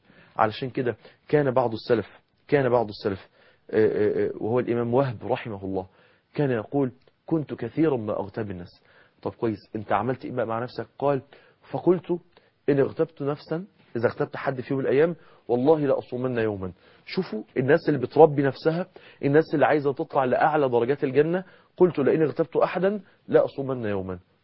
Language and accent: Arabic; Egypt; إنما النميمة هي نقل الكلام اللي احنا بنسميها عندنا في مصر الفتنة